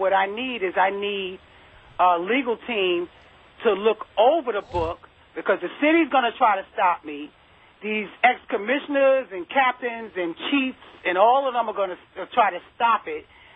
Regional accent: Brownsville, United States; I was like, come on, I'm coming from Brownsville. I'm like from the ghetto straight into the ghetto. So I was kind of raw and rough, you know, with my delivery.

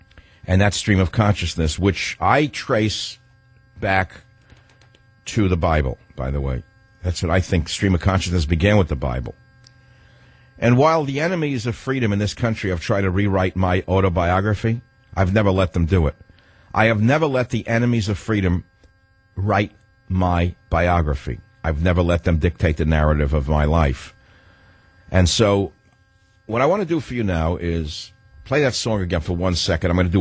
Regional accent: United States; I grew up feeling safe in America.

